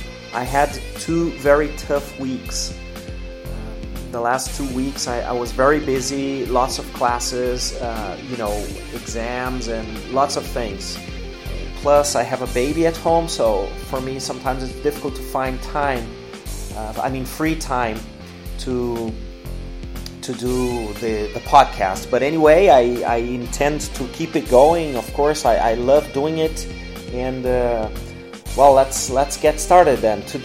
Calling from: Porto Alegre, Rio Grande do Sul, Brazil; English is a second language

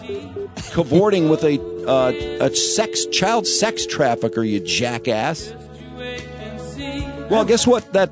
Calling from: Detroit, Michigan, United States; I'm calling from Detroit.

